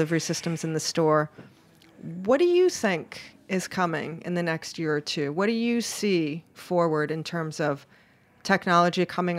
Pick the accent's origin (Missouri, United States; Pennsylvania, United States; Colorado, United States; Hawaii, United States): Hawaii, United States; I'm originally from Hawaii, so I like warm apartments.